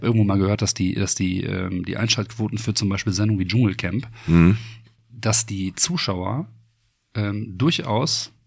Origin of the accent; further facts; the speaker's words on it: Bottrop, North Rhine-Westphalia, Germany; Ich bin aufgewachsen am Scheidgensbach.